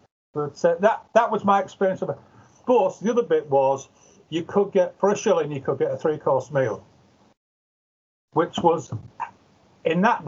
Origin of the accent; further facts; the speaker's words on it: Beverley, Yorkshire and the Humber, United Kingdom; I was born in Beverley, so as a Beverley child, we didn't have a car, so we ran on public transport.